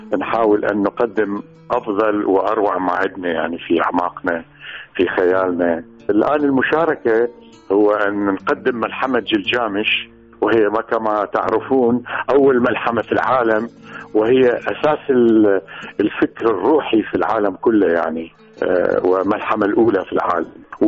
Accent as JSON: {"language": "Arabic", "country": "Iraq", "said": "نحن يعني كعراقيين أو من أصل عراقي مهما حتى لو أخذنا جنسيات أخرى"}